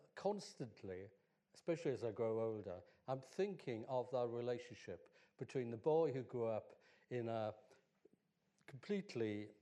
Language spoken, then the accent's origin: English; Wales, United Kingdom; I was born in South Wales, in a mining village in South Wales. So my first experience of queer life was as an adolescent in the valleys.